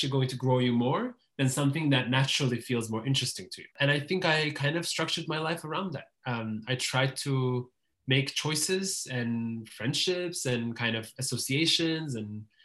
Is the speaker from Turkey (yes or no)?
yes; Istanbul, Turkey; when people ask me, I gladly say I'm from Istanbul, I'm Turkish. And then sometimes as a nuance, I'll add that I'm from the Jewish minority or from the Jewish community